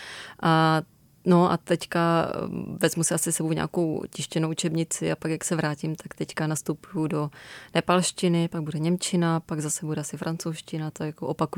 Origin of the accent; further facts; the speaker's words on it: Opava, Moravian-Silesian Region, Czechia; Já jsem z Opavy původem, takže jsem tak pendlovala dětství Jeseníky, Beskydy.